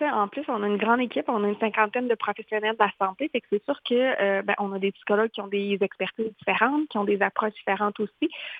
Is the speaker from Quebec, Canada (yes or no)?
yes; Quebec, Canada; moi, je suis originaire d'une région éloignée de la Abitibi-Témiscamingue